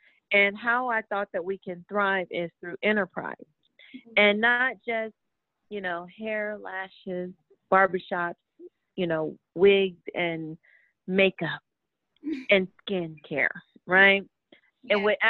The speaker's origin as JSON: {"language": "English", "region": "California", "country": "United States", "tie": "born or raised there", "also_born_or_lived": "Gary, United States", "said": "My mother, she moved to California when I was like 3 years old. I was born in Gary."}